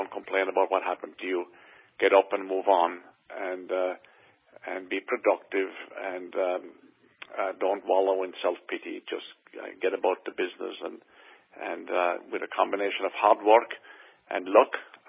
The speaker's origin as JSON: {"language": "English", "town": "Knockaderry", "region": "County Limerick", "country": "Ireland", "tie": "born or raised there", "said": "And I grew up walking distance from that village in a farming area, very picturesque, very beautiful. We did not have a farm. We were, one of the poorest families in the community. And I grew up in a thatched house with, the mud walls"}